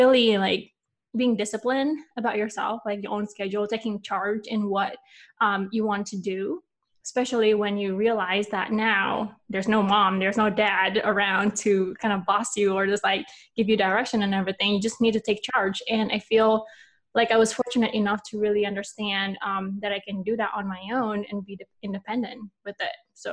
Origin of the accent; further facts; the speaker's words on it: Bali, Indonesia; Being born and raised in Bali, obviously, my mind is just like, okay, after you graduate from high school, graduate from university or college, you get a job, you got married, and that's the end.